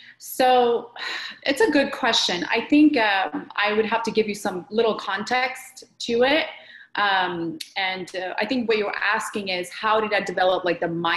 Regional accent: Georgia; I grew up in Georgia, the country. For those of you who are wondering, Georgia is a country in Europe. It is south of Russia.

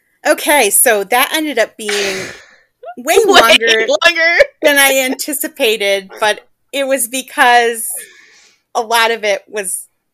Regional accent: United States; I don't really have any stake in this game.

